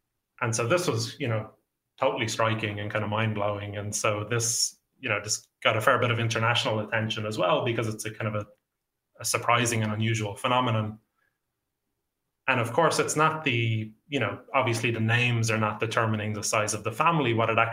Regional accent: Dún Laoghaire, Leinster, Ireland; knowing that I'm from Dunleary

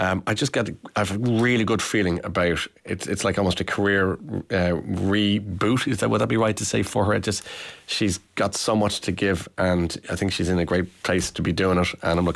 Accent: Dublin, Leinster, Ireland; when I was growing up in Leopardstown. That's in Dublin also.

